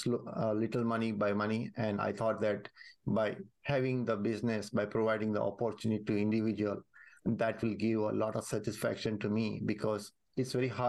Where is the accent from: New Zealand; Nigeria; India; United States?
India; Mumbai, Maharashtra; I'm from Mumbai, India, and I'm the youngest of the four siblings.